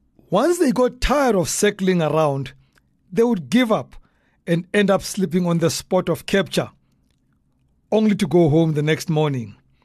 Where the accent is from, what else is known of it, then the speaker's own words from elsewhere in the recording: Soweto, Gauteng, South Africa; when I was growing up in Dobsonville, Soweto